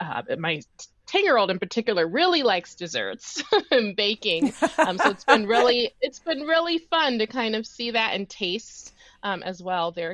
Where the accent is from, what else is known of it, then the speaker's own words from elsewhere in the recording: Columbus, Ohio, United States; Growing up, I grew up in Columbus, Ohio, and I'm the eldest of 4.